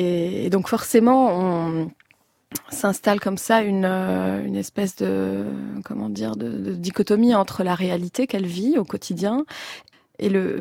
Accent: Beirut, Beirut Governorate, Lebanon; la nostalgie s'est invitée dans mon rapport à ma ville natale, à Beyrouth.

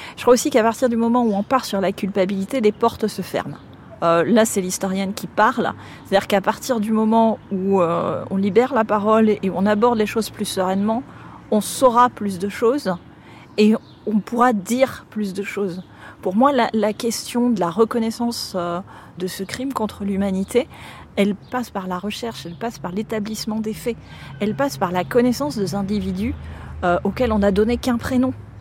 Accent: Bordeaux, Nouvelle-Aquitaine, France; Je dis ça bêtement, mais quand on est bordelais

